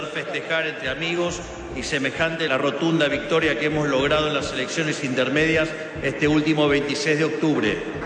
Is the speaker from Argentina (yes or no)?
yes; Argentina; Me hace muy feliz como argentino y presidente